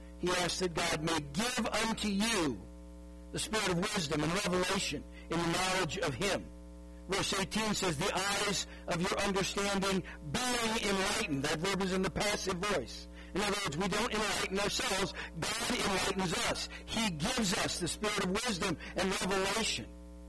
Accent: Ortonville, Minnesota, United States; My hometown newspaper growing up is called the Ortonville Independent. Now, the name of the town itself tells you, I mean, you can just imagine what kind of a town Ortonville would be, okay?

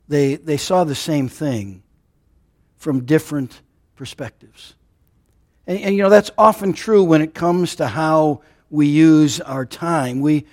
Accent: Minnesota, United States; You know, I'm a northerner. I grew up in Minnesota, so that's okay.

